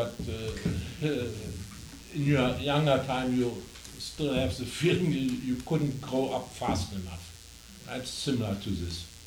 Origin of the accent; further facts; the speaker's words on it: Berlin, Germany; my home city, Berlin. But I come from Spandau, which is 5 years older than Berlin.